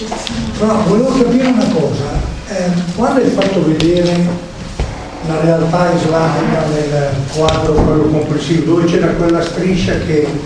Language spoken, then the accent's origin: Italian; Lombardy, Italy; È vero, io vengo dalla Brianza.